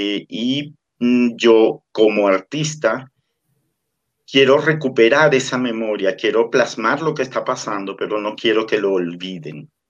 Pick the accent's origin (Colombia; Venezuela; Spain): Venezuela; Delta Amacuro; yo nací en Venezuela, me formé en Venezuela. Por razones de trabajo, mis padres tuvieron que irse a vivir al delta del Orinoco. O sea, no fue en plena civilización donde yo me crié o pasé mi infancia.